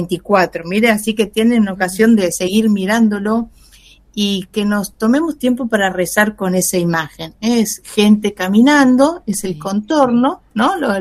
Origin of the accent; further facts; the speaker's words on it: Argentina; Díganme cómo estábamos los argentinos a las 5 de la tarde